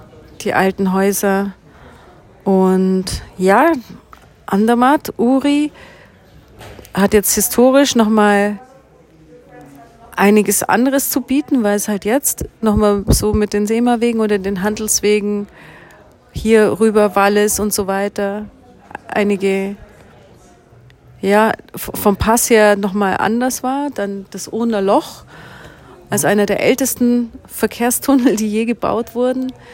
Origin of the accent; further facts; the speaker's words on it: Germany; Aber also für mich als Deutsche ist das natürlich jetzt nicht nur